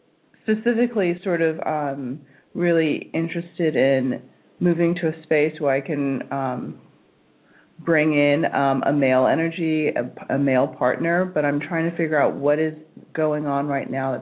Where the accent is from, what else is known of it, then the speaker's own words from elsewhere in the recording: Los Angeles, California, United States; I'm from Los Angeles.